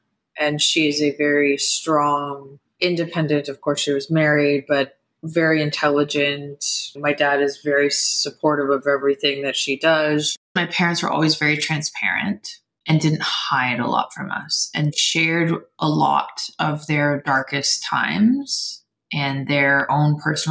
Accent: Guelph, Ontario, Canada; born there; I was born in Southern Ontario, medium-sized city called Guelph.

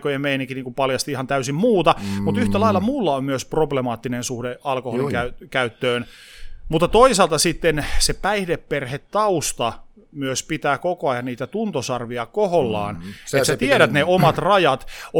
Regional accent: Oulu, North Ostrobothnia, Finland; kun Oulusta olin kotoisin ja siellä kaikki pyöräilee

